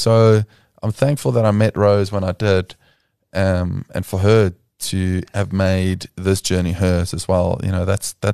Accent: South Africa; accent: Afrikaans; English is a second language; now in United States; I'm not so sure about my Afrikaans accent being that strong anymore after living in the US

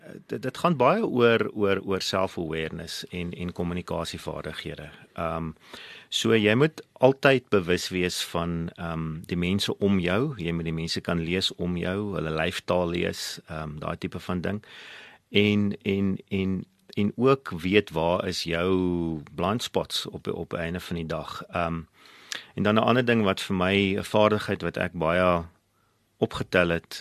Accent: Bethlehem, Free State, South Africa; ek het groot geword in Bethlehem, in die Vrystaat. Daar gewees by hoërskool voortrekker, matrikuleer.

